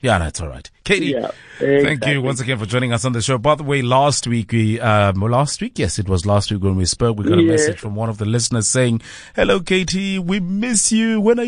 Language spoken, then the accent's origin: English; South Africa; as I've come to understand as a person from South Africa, some things are just, they make you who you are.